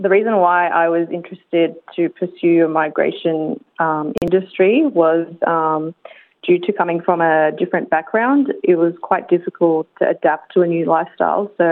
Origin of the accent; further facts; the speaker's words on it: Australia; also born or lived in Lebanon / New Zealand; So while growing up in Australia, me and my family, we've adapted to the Australian lifestyle over the years.